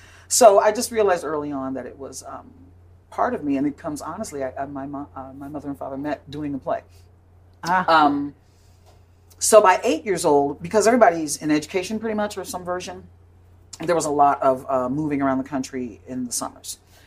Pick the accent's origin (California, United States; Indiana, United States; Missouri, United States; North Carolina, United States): Missouri, United States; St. Louis; St. Louis, Missouri.